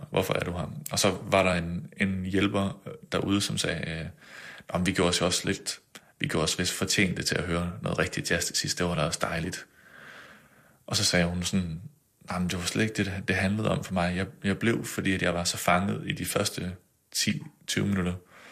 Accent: West Jutland, Denmark; Så jeg tog faktisk hjem og bare gik lange ture i Vestjylland, hvor jeg kommer fra

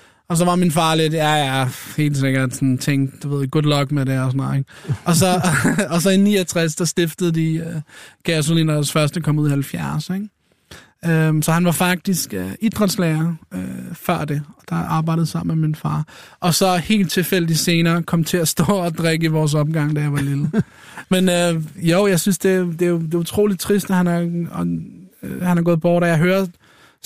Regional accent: Copenhagen, Capital Region of Denmark, Denmark; Jeg voksede op i København K, Indre

